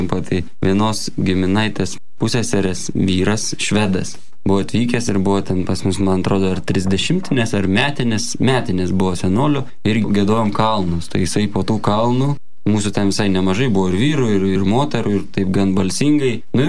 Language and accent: Lithuanian; Samogitia, Lithuania; Aš kilęs iš Žemaitijos